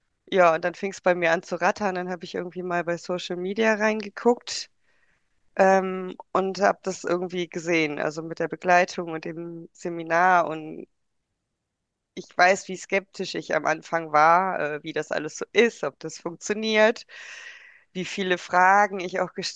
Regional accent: Cologne, North Rhine-Westphalia, Germany; ich bin 44, bin aus Köln

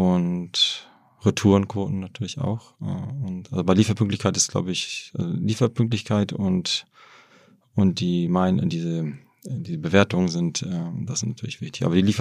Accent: Hamburg, Germany; now in Wrocław, Poland; da, wo ich bin in Hamburg aufgewachsen, habe nie gedacht, ich werde noch irgendwann nach Polen zurückgehen.

